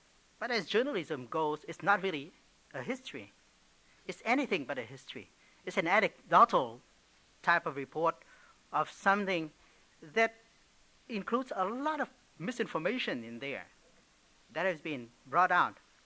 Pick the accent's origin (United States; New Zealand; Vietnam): Vietnam; Now, as you know, the Vietnamese, although we are from the East, we are not really well known for being philosophers.